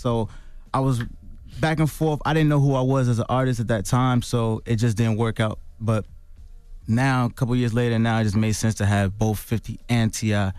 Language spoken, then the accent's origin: English; New Jersey, United States; And I'm from Jersey, so she's known to have a white Jeep in Jersey, you know?